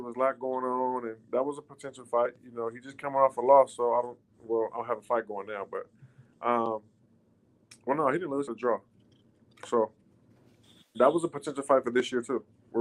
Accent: Los Angeles, California, United States; It was the Forum in Inglewood in my hometown at Los Angeles.

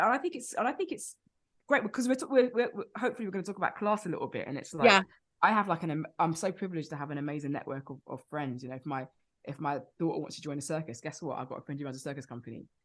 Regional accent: East Finchley, London, United Kingdom; so I'm from East Finchley

